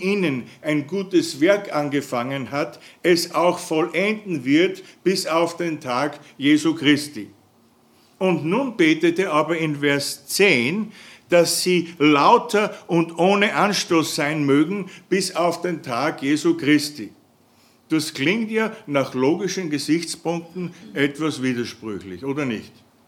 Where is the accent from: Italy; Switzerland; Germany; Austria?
Austria; da sind wir Österreicher noch ein bisschen unangenehmer.